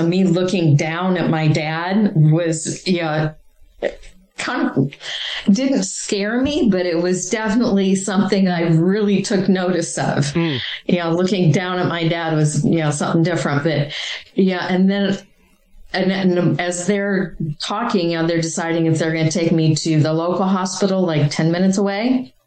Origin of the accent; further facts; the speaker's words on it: Iowa, United States; You know, I grew up in Iowa in very, you know, rural, you know, farming community. And this was in the 1960s.